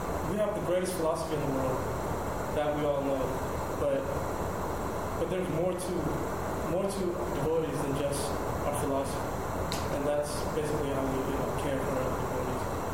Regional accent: Atlanta, Georgia, United States; Fortunately for me, Atlanta is his base in the West, and so for me growing up in Atlanta, I got a lot of personal association with him.

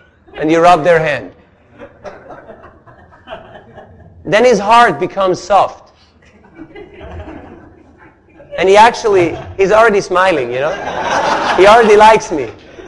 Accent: Switzerland; Believe me, I'm from Switzerland.

